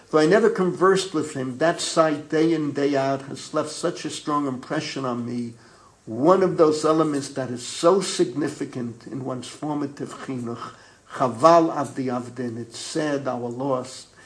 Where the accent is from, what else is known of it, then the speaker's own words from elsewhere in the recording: New York City, New York, United States; And here I have to tell you, I grew up in the Bronx.